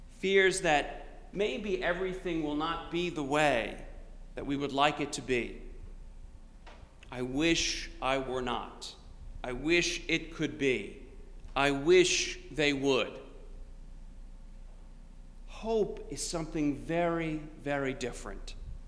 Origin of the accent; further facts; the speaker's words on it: Long Island, New York, United States; As a little boy growing up on Long Island, I would always wish for a snowy white Christmas. On Long Island in December, a white Christmas is a rather rare thing.